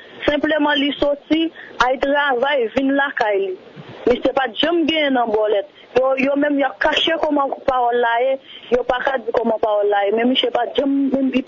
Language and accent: French; Haiti; Comme c'est haïtien lié, ou qu'on est haïtien